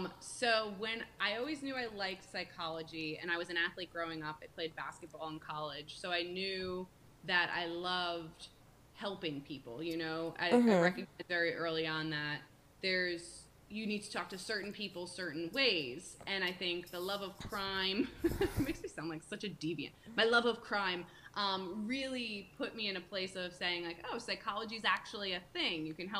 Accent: New Jersey, United States; now in Rhode Island, United States; So I am a Jersey girl. I love me some New Jersey, but I live in Rhode Island now.

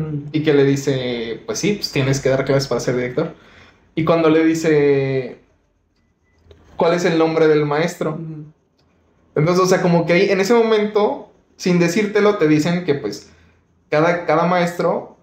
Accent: Mexico; a lo mejor no sé si porque somos mexicanos, como que te identificas un poquito más.

